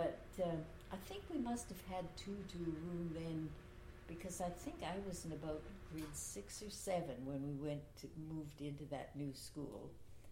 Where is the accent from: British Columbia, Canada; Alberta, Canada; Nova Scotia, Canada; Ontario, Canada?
Alberta, Canada; Athabasca; Growing up in Athabasca was just so neat.